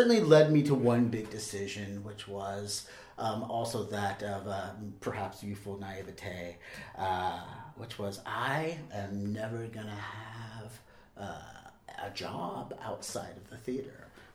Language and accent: English; Vallejo, California, United States; I grew up in the North Bay, Vallejo, California.